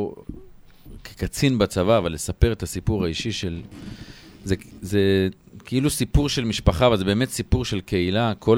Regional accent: Safed, Northern District, Israel; אני גדלתי כילד, אני גדלתי בצפת

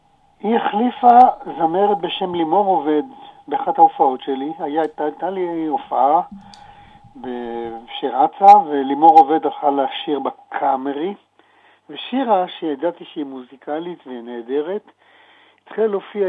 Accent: Mishmarot, Haifa District, Israel; born there; אני נולדתי בקיבוץ משמרות, זה בערך 5 קילומטרים אוויריים אחד מהשני

